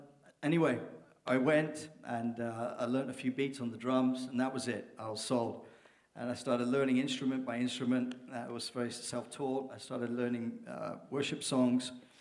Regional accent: Peterborough, East of England, United Kingdom; moved away as an adult; And we had moved from a city called my hometown, which our hometown, both my wife's and I, Peterborough, which is north of London, kind of the same size of Oakville.

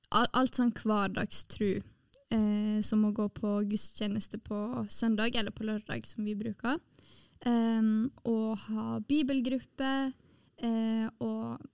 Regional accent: Western Norway, Norway; det var så flaut å komme som vestlending og ikke skjønne fergesystemet. For ferge er jo vestlending.

